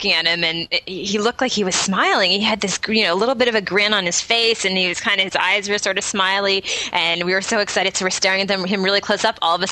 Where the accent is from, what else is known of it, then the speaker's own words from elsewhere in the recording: Toronto, Ontario, Canada; from Toronto, Ontario